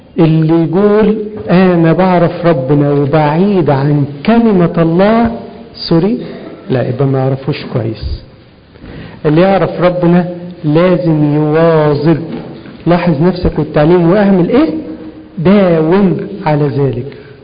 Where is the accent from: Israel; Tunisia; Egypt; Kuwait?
Egypt; Upper Egypt; يعني في مثل بلدي عندنا في الصعيد يقول ايه؟